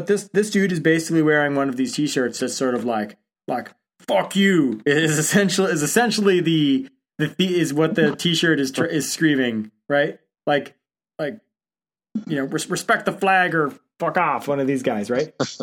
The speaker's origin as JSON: {"language": "English", "country": "Canada", "said": "is that just me looking at it as a Canadian and saying that is weird?"}